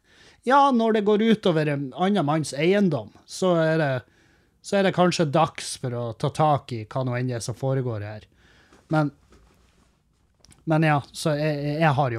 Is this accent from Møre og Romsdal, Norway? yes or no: yes; Halsa, Møre og Romsdal, Norway; mest av alt så har det jo noe med at jeg ikke lenger bor på Halsa, der jeg kommer fra. For der, når jeg vokste opp på Halsa